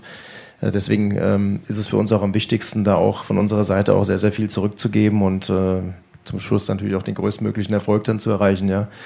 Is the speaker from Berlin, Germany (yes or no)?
no; Frankfurt, Hesse, Germany; in Frankfurt, wo ich herkomme